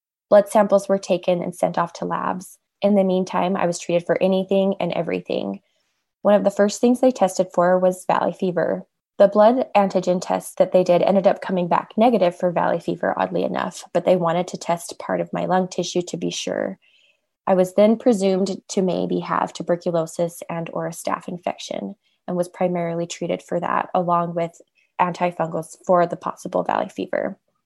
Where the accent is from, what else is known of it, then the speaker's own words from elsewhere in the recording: Utah, United States; I'm from Utah.